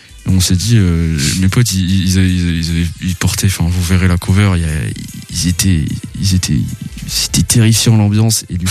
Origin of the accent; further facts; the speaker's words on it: Pays de la Loire, France; Je me suis beaucoup baladé. J'ai grandi en Vendée. Je suis resté un an à Nantes.